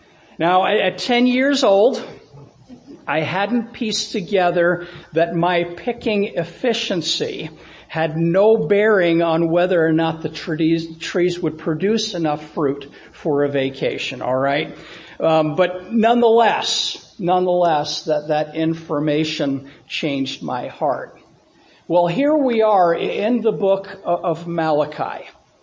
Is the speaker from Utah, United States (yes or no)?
yes; Utah, United States; also born or lived in Long Island, New York; The property that my parents bought when we moved from Long Island, New York to southern Utah, many years ago now, had a peach orchard on it. And a year or two after we moved there, I would have been probably 9 or 10 years old